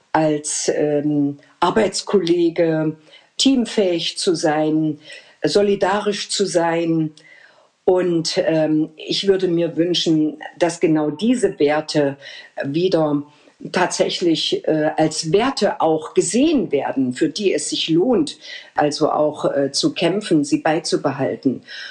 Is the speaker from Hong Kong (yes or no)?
no; East Germany, Germany; weil es für mich zum Beispiel als Ostdeutsche